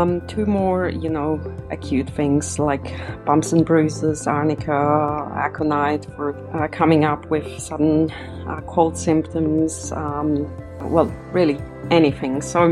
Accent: Switzerland; I'm originally from Switzerland, which is a country that's very big on homeopathy.

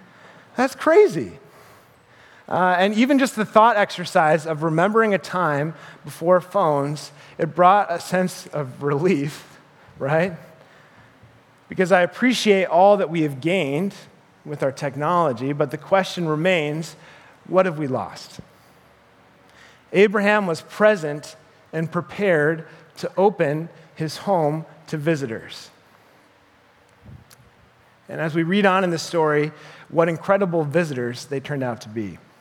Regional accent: Chicago, Illinois, United States; I mean, I'm from Chicago, where there's millions of people everywhere

